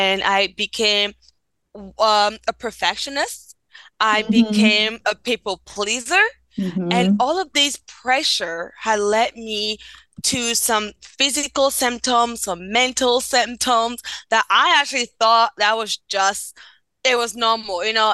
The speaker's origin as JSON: {"language": "English", "country": "Benin", "first_language": "French", "second_language": "English", "said": "I'm originally from Benin, West Africa, and French is my first language."}